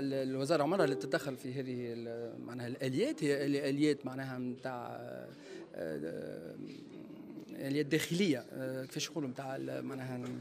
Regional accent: Tunisia; لانه احنا فخورين جدا بالجامعات التونسيه في الطب.

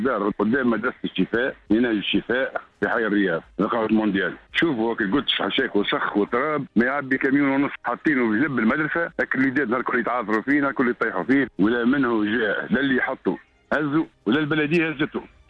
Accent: Sousse, Sousse Governorate, Tunisia; أنا مواطن من سوسة

